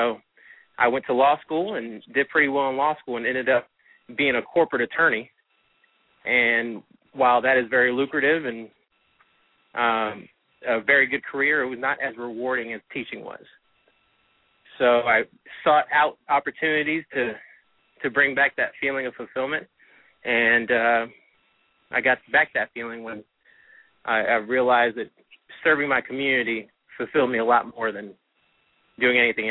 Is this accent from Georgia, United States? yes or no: yes; Columbus, Georgia, United States; also born or lived in Miami / Houston; now in Atlanta, United States; I'm actually from Columbus, Georgia, and spent most of my life there.